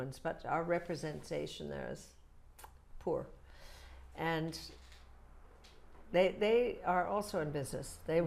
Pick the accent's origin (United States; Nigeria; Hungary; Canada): Canada; Northern Canada; Well, I grew up in northern Canada, very cold, so we all did winter sports, big time.